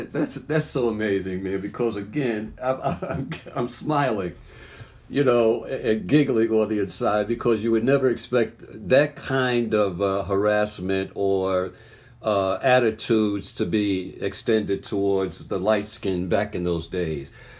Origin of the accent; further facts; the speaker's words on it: Brooklyn, New York, United States; I grew up in Brooklyn, New York